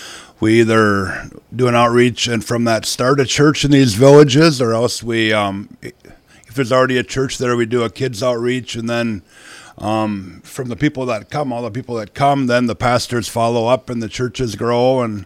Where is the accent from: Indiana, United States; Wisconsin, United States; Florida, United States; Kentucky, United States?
Wisconsin, United States; Madison; But yeah, born and raised in Madison, and enjoy coming back. It's my safe place, my place of rejuvenation.